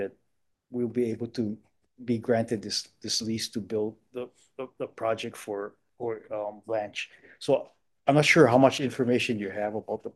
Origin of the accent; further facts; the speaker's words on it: Hakalau, Hawaii, United States; I'm 15 miles from Hilo, so I'm from Hakalau.